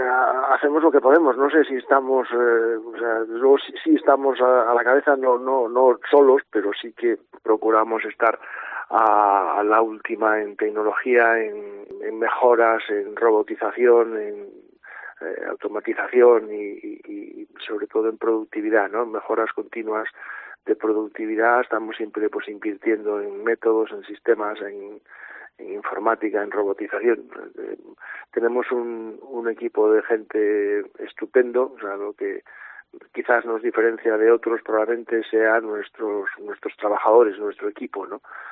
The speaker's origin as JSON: {"language": "Spanish", "region": "Asturias", "country": "Spain", "tie": "born or raised there", "said": "yo soy del occidente de Asturias, nací y vivo aquí"}